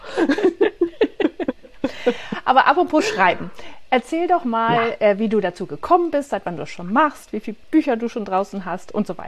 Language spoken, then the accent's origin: German; Northern Germany, Germany; ich komme aus Norddeutschland.